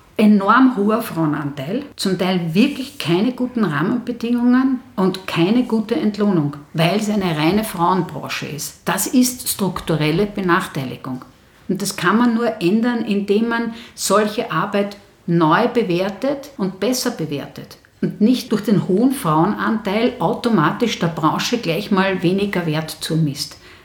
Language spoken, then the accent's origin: German; Vienna, Austria; Wir kommen aus Simmering.